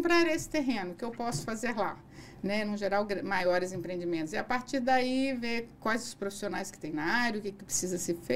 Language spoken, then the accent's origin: Portuguese; Minas Gerais, Brazil; moved away as an adult; Eu nasci numa cidade desse tamanho em Minas. Eu plantava café, plantava feijão.